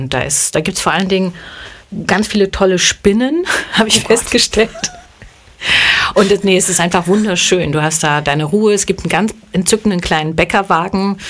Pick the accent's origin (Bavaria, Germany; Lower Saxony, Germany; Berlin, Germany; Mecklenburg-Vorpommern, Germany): Bavaria, Germany; Bad Brückenau; born there; Das ist noch, Vorsicht, ganz dünnes Eis für eine Fränkin natürlich.